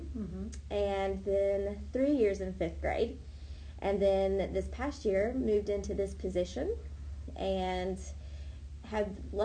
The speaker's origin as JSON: {"language": "English", "region": "North Carolina", "country": "United States", "tie": "born or raised there", "said": "Well, I am originally from Eastern North Carolina, and I grew up in Johnson County, so outside of Wake County."}